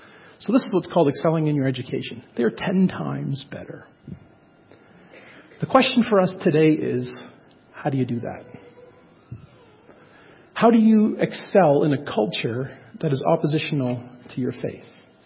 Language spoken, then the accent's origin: English; Kitchener, Ontario, Canada; the hometown that I grew up in Kitchener, Ontario